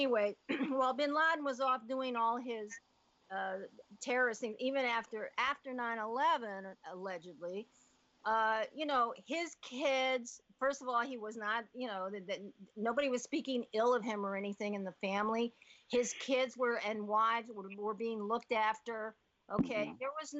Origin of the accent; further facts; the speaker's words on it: Haiti; because I'm from Haiti